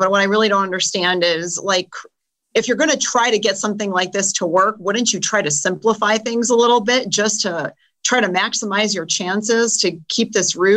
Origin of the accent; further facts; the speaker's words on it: Evanston, Illinois, United States; And I have to do a shout out to Heckies in Evanston.